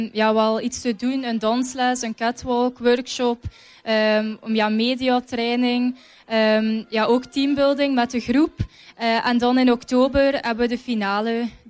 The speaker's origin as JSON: {"language": "Dutch", "town": "Zottegem", "region": "East Flanders", "country": "Belgium", "said": "17 jaar en ik kom uit Zottegem, ook uit Valseke."}